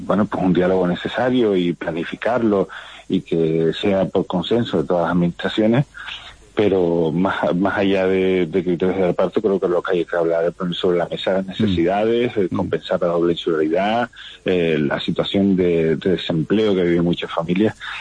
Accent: Fuerteventura, Canary Islands, Spain; Yo que soy de Fuerteventura es la única isla que no tiene un hospital terminado.

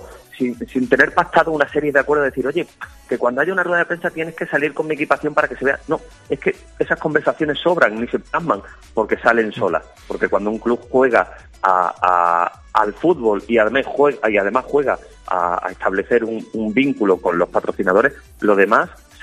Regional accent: Extremadura, Spain; nosotros somos extremeños y queremos apostar por los extremeños.

